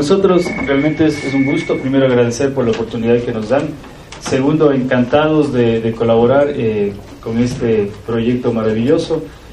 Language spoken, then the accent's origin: Spanish; Cuenca, Azuay, Ecuador; somos cuencanos. Bueno, yo soy cuencano, mi esposa guayaquileña, pero de padres cuencanos, hijos quiteños.